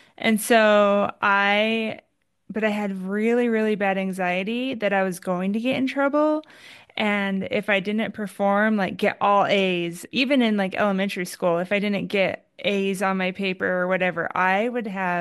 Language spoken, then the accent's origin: English; Oregon, United States; now in Boise, United States; I am currently by Boise, Idaho. Originally, I'm from like an hour away in Oregon in a small farming town. But yeah, right now I'm in Boise.